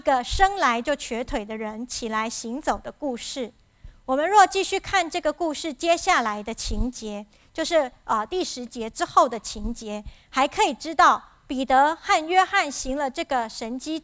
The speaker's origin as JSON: {"language": "Chinese", "country": "Taiwan", "said": "我们在台湾的我是从台湾来"}